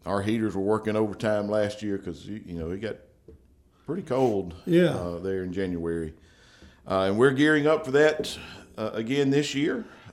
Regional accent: Winona, Mississippi, United States; I'm originally from Winona, but my first charge was in Indianola.

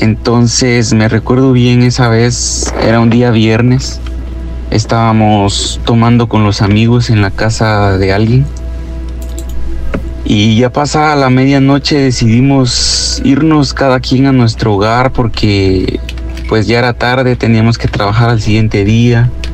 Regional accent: San Antonio, Guatemala; Yo soy originario de Guatemala, de un pueblo llamado San Antonio. Mi pueblo tiene otra aldea que está así cercana, como a una media hora

